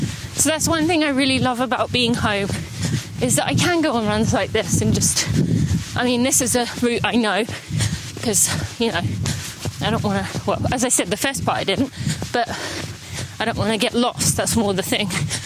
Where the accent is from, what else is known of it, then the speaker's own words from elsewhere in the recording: East of England, United Kingdom; fun fact, my home is near to the Arsenal training ground, Arsenal Football Club, and I used to train on there because one of my friends lived on the property.